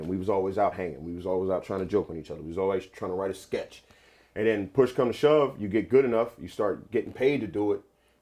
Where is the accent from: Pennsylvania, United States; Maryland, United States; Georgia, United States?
Pennsylvania, United States; Philadelphia; now in New York City, United States; I'm from Philly, yeah.